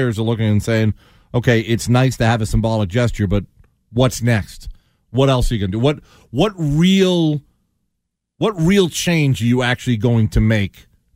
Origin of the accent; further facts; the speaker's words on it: Ireland; Because I'm Irish, okay? So I can say I'm Irish.